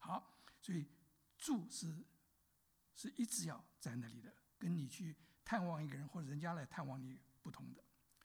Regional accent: China; 我中国人很喜欢讲夫妻脸

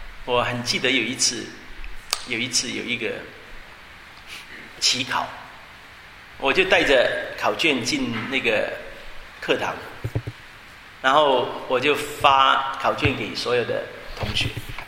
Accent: Hong Kong; 我们香港长大的也是很多的考试

